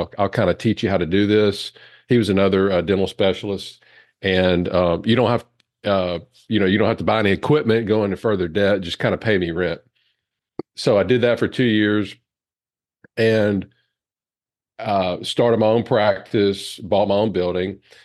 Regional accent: Louisiana, United States; I had the group practice that I was supposed to join here in my hometown in Louisiana.

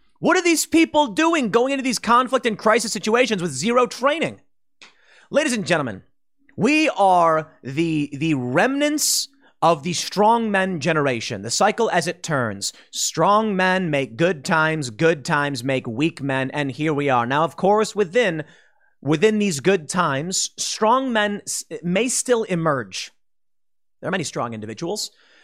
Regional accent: Chicago, Illinois, United States; I've experienced conflict and crisis. I grew up in Chicago.

